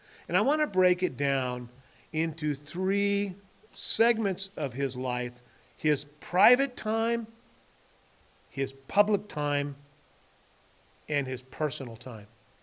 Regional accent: Bakersfield, California, United States; also born or lived in Ukiah; I was born in Ukiah. We moved to Bakersfield

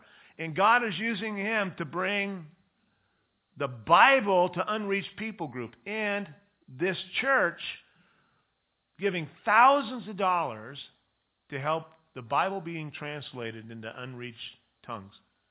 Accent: Ukiah, California, United States; Gina Glasscock, who Sue and I grew up with in Ukiah, who came to Christ and was part of the youth group with Tom and Karen over in Ukiah.

